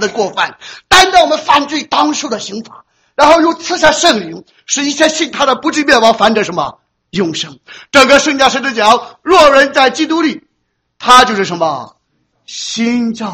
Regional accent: Shandong, China; accent: Shandong; 我们山东话，人是什么？人就是土人

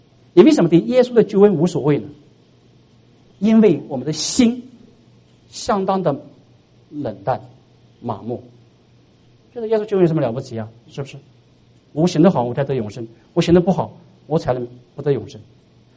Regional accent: China; 我们中国人学不是通过脑的，我们是通过看的。

